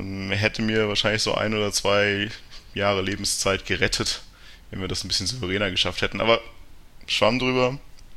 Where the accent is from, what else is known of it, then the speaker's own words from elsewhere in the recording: Ingolstadt, Bavaria, Germany; Ich bin tatsächlich aus Ingolstadt. Also man hört es wohl nicht so, dass ich aus dem Herzen Oberbayerns komme, aber ich komme aus Ingolstadt. Bin 30 Jahre alt